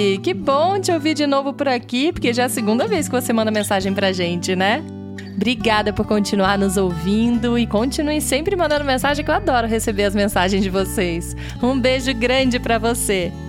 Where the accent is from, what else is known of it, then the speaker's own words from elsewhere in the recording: Campinas, São Paulo, Brazil; Nossa, a gente mora pertinho. Sabia que a gente é de Campinas?